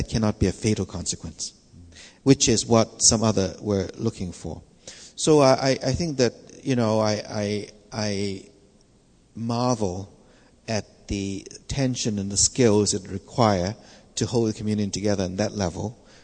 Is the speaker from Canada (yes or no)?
yes; Canada; It's because I'm Canadian and I'm not American.